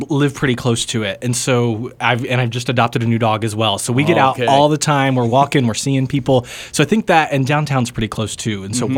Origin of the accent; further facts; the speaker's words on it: Caryville, Tennessee, United States; I'm from Caryville, Tennessee, so West Tennessee